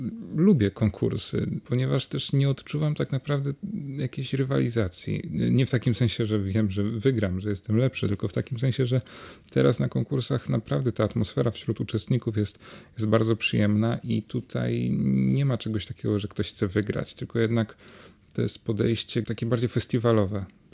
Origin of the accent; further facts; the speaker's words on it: Tychy, Silesian Voivodeship, Poland; now in Warsaw, Poland; Ja pochodzę z Tychów, ze Śląska. To jest miejscowość około 25-30 kilometrów oddalona od Katowic. W Tychach się urodziłem i tam też chodziłem do szkoły pierwszego stopnia imienia Feliksa Rybickiego.